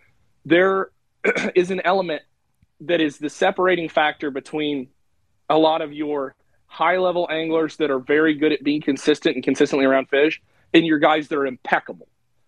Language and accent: English; Illinois, United States; Which, you know, growing up in Illinois and not fishing tournaments from the age of four, I was behind the eight ball really bad in terms of catching up to everybody tournament fishing wise.